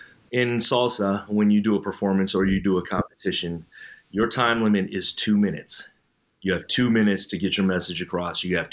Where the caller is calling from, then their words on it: California, United States; I'm coming in from the Bay Area here in California.